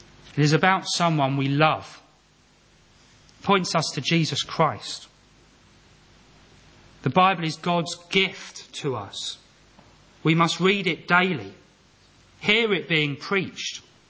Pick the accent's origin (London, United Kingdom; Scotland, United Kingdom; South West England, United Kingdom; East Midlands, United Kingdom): London, United Kingdom; back in my hometown of London.